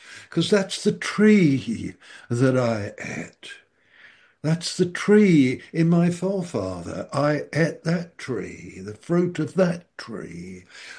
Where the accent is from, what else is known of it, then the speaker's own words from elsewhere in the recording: London, United Kingdom; born there; I was born here in London. Funnily enough, not far away. Do you know I was born not far away from where I happen to be sitting right now, less than a mile?